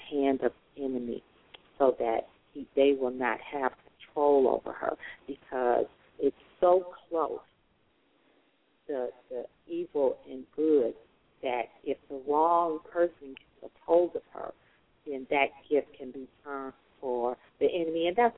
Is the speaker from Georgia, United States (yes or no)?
no; Chicago, Illinois, United States; because of the time that we're living in Chicago. I'm from Chicago.